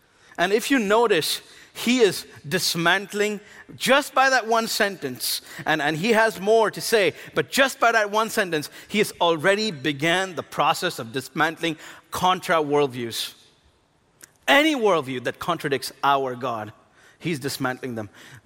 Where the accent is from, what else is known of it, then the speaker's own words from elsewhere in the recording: India; my beautiful wife, who is obviously from America, and I am Indian, if you didn't know already.